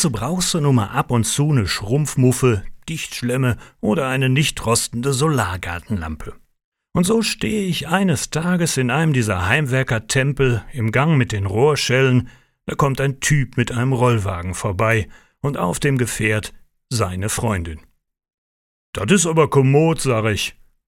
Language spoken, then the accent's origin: German; Dortmund, North Rhine-Westphalia, Germany; Hör mal, bei uns in Dortmund gibt es ja viele Baumärkte.